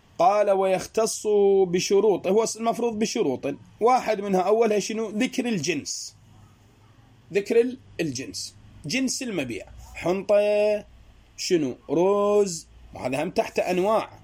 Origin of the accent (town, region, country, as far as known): Iraq